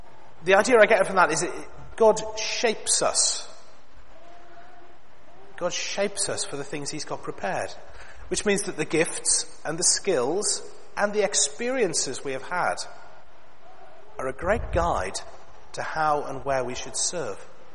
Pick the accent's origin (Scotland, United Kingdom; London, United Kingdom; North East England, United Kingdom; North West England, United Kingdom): North East England, United Kingdom; Sunderland; Up in Sunderland, my hometown, they're bulldozing council houses, bulldozing council estates